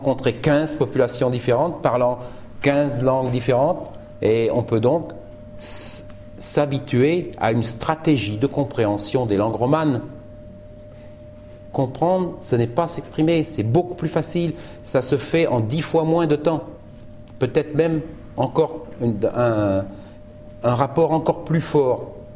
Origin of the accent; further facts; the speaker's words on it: Nouvelle-Aquitaine, France; vous allez passer par mon pays natal, la Charente